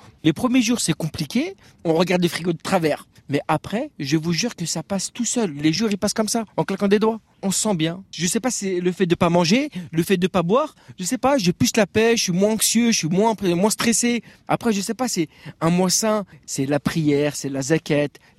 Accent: France; born there; C'est mes grands-parents qui ont migré ici. Je suis né en France, mes parents sont nés en France. Je suis français comme tout le monde.

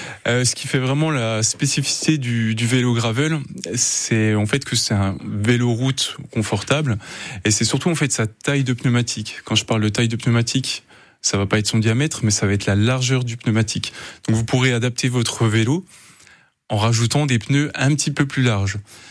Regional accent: Bourgogne-Franche-Comté, France; Non, je suis tout près du territoire de Belfort. Hein. C'est pour ça que j'ai un accent.

